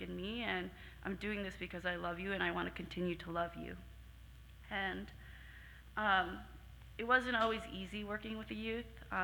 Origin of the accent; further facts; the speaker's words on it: New Jersey, United States; I'm actually from New Jersey.